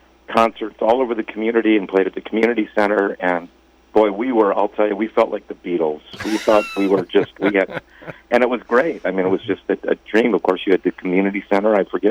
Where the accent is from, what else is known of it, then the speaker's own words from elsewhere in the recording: Minnesota, United States; My mom and dad had moved from Minnesota to Dallas. I grew up in Minnesota.